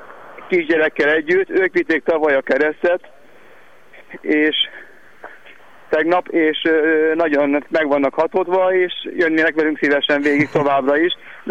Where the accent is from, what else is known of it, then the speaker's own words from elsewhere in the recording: Pécsudvard, Baranya, Hungary; Jó magam Pécsről jöttem, Pécs mellől, Pécs udvarról